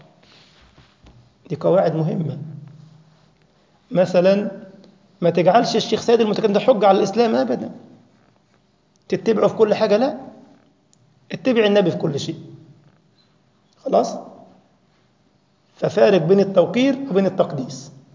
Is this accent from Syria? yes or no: no; Egypt; رجل كان عندنا في مصر، وكانوا قديما نصبوه إمام الجرح والتعديل في مصر